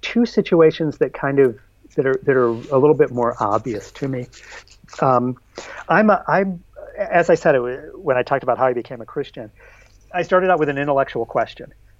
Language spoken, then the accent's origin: English; New York, United States; And of course, I'm a New Yorker.